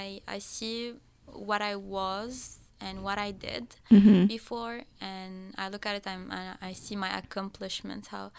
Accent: Annaba, Annaba Province, Algeria; English is a second language; I'm from the east. I'm from Annaba, which is an eastern city in Algeria. Mm-hmm. It's near Tunisia, far from it, like 1 hour.

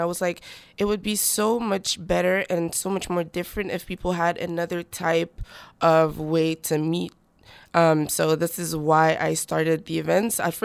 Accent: Montreal, Quebec, Canada; But I was born and raised in Montreal. I went to school in Fairmount in Collège Français. So I studied very much in French.

